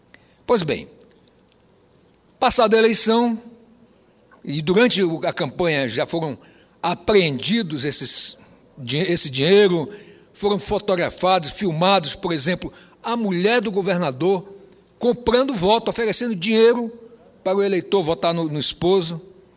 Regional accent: Roraima, Brazil; born there; eu sou um senador que nasci em Roraima.

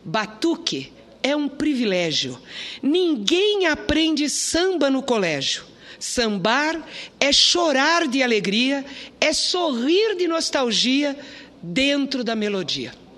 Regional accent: São Paulo, Brazil; born there; é do bairro onde eu nasci, teve destaque nacional a partir do famoso Bixiga, né, lá em São Paulo

